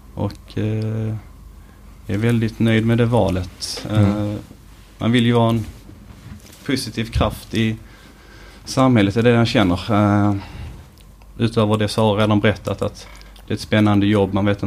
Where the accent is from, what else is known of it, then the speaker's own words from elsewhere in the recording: Höör, Skåne, Sweden; Jag är uppvuxen i Hör, och det var kanske min... man ville söka sig till någon lite större stad.